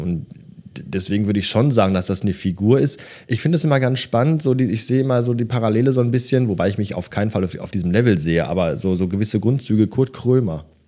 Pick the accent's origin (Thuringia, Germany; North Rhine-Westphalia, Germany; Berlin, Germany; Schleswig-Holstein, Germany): North Rhine-Westphalia, Germany; Bottrop; Schulweg in Bottrop, sind wir durch meine Heimatstadt gelaufen.